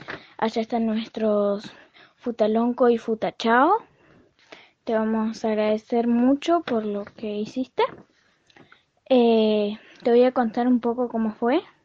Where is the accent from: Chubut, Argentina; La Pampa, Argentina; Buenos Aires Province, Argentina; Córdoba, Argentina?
Chubut, Argentina; Alto Río Chubut; soy de Alto Río Chubut. Estoy en un territorio mapuche